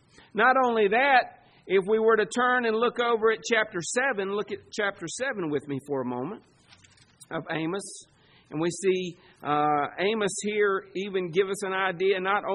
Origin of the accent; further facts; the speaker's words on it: the South, United States; God's going to judge the North before He gets to the South, right? Because we're from the South. God's more patient with us from the South.